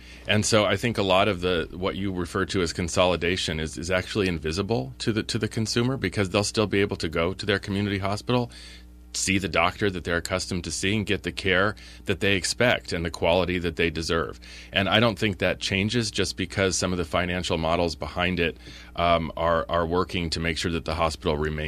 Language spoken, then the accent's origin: English; Washington, D.C., District of Columbia, United States; now in Vermont, United States; I come from Washington, D.C., and I've worked in Illinois and Denver